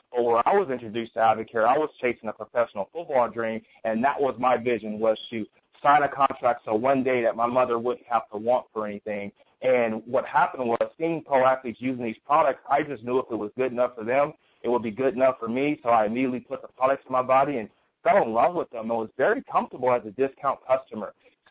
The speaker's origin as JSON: {"language": "English", "town": "Oakland", "region": "California", "country": "United States", "tie": "born or raised there", "said": "coming from where I grew up in Oakland, California"}